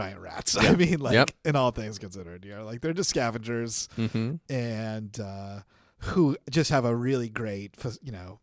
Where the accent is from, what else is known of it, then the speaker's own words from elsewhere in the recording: San Antonio, Texas, United States; I'm from San Antonio. Okay, we had chupacabras.